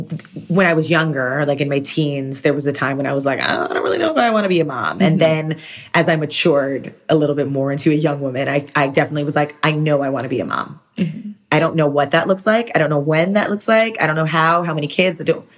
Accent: Toronto, Ontario, Canada; moved away; also born or lived in New York / Los Angeles / Florida; You know, I'm from Toronto originally. I've been blessed to live in New York, Los Angeles, Florida, just many different places.

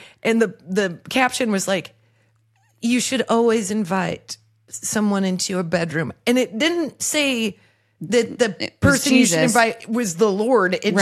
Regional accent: Nebraska, United States; we're from Nebraska. And we root for the Chiefs.

